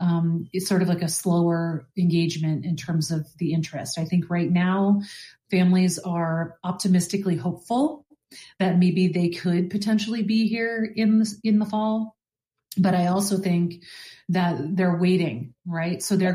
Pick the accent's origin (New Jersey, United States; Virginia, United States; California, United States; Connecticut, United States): Connecticut, United States; And now I'm back home in a lot of ways because I'm actually born and raised in Connecticut.